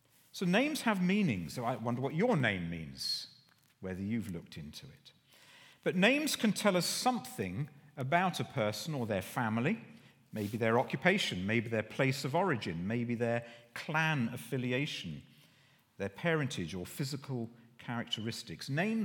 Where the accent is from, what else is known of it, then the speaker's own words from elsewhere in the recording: Guernsey; I come from Guernsey, so it's a French name, my French family.